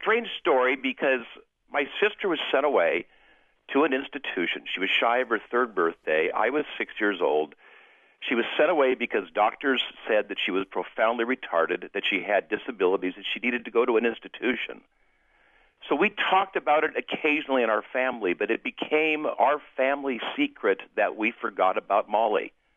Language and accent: English; Astoria, Oregon, United States; Because she knew my family growing up in Astoria, Oregon, up here in the Northwest.